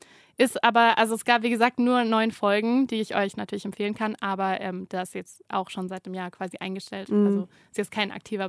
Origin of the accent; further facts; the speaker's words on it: Baden-Württemberg, Germany; also born or lived in Stuttgart; also ich komme selber auch aus der Nähe von Esslingen